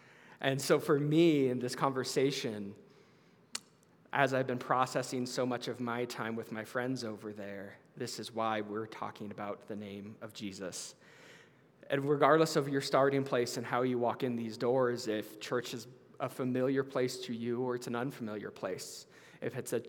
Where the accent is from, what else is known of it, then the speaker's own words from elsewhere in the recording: Sparks, Nevada, United States; I'm a local boy, so born and raised in Sparks and fourth generation Nevadan. So Northern Nevada is just, it's home.